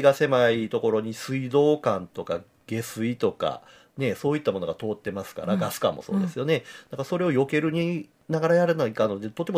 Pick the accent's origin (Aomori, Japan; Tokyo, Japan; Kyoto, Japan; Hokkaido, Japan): Kyoto, Japan; 観光客の方のみならず私たち地元の京都人もねよく歩いて楽しめる場所ですよね